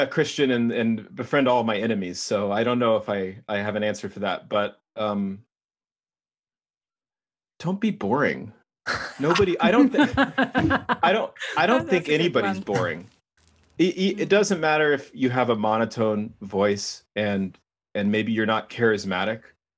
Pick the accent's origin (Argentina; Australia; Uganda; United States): United States; Texas; I'm from Texas, and it's the most caloric thing you can possibly eat.